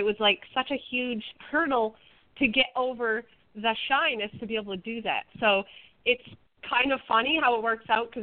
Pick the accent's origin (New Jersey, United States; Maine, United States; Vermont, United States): Maine, United States; Ellsworth; Well, I was born in Ellsworth, Maine. I still reside in Ellsworth, Maine. I've lived in Maine my entire life.